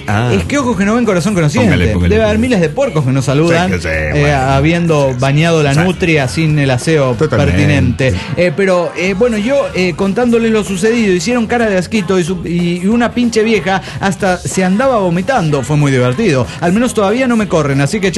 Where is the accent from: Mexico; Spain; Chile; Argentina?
Mexico; Nogales, Sonora; yo soy de Nogales, Sonora.